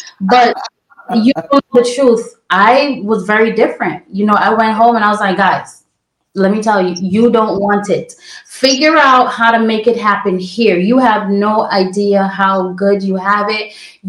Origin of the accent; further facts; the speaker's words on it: Brooklyn, New York, United States; I grew up in Brooklyn.